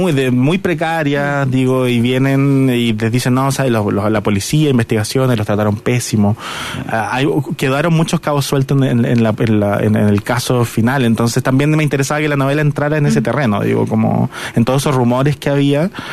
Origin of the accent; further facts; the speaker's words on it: Iquique, Tarapacá, Chile; moved away; Además, yo igual me fui hace mucho tiempo de Iquique, no tengo muchos amigos, digo, no había ninguna conexión